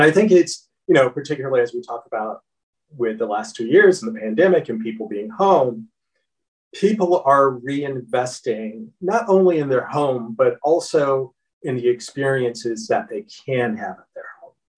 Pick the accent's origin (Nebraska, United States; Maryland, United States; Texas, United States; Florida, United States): Florida, United States; I feel like I'm from Southern California, but I grew up in Florida.